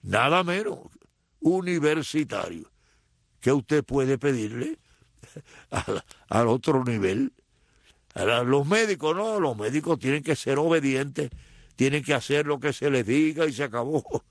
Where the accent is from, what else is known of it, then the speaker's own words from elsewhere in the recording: Santiago de Cuba, Cuba; also born or lived in Havana; now in United States; Pero yo no he podido olvidarme de mi tierra, de mi patria, de mi Instituto de Segunda Enseñanza de Santiago de Cuba, de la enseñanza primaria, de los maestros, de La Habana, de la Escuela de Derecho